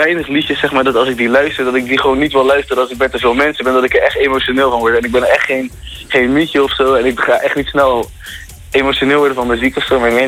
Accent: Rotterdam, South Holland, Netherlands; Dat zijn wijkcodes van de buurt waar ik vandaan kom.

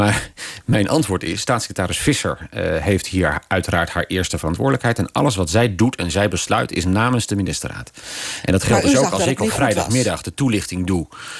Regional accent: Zaamslag, Zeeland, Netherlands; Ik ben geboren in Bru. En ik ben opgegroeid in Zalmslag.

